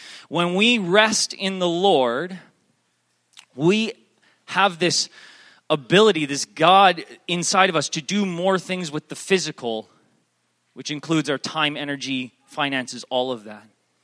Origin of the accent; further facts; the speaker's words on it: Canada; we said, hey, we're traveling, we're from Canada.